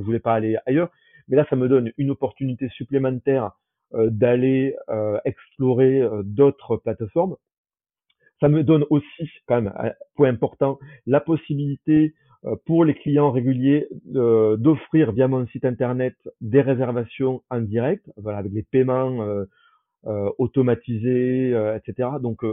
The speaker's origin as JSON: {"language": "French", "town": "Toulouse", "region": "Occitanie", "country": "France", "said": "je ne suis pas sûr de revenir dans la ville rose, parce que bon, je suis de Toulouse, mais maintenant j'ai plus trop de famille."}